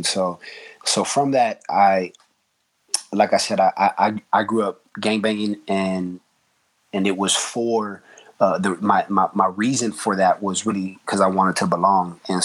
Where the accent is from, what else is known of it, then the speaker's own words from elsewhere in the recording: Los Angeles, California, United States; And growing up in Los Angeles, like, gangbanging is where it's at.